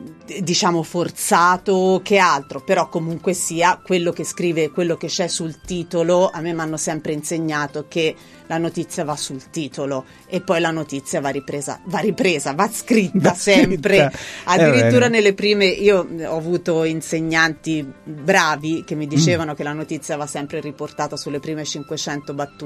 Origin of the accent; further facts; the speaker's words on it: Anghiari, Tuscany, Italy; Anghiari è il mio paese